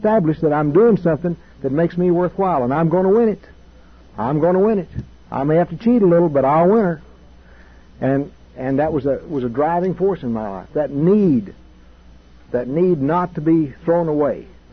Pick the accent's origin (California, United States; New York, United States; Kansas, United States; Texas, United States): Texas, United States; I was raised in West Texas walking around barefooted, and there were rattlesnakes and there were bull snakes and all kinds of snakes out there